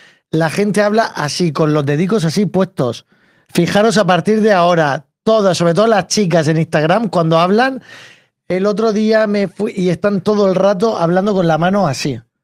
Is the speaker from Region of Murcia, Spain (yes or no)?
yes; Águilas, Region of Murcia, Spain; de Águilas, que tiene unas playas maravillosas en la región de Murcia.